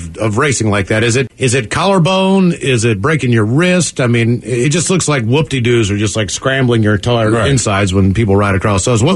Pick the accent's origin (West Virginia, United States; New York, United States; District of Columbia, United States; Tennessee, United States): West Virginia, United States; the guys that lived next door to me when I grew up in West Virginia, they were all into motocross.